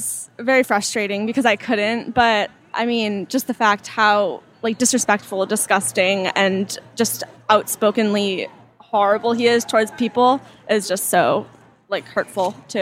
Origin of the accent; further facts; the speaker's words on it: Maple, New Jersey, United States; Maple, New Jersey. And I'm 17.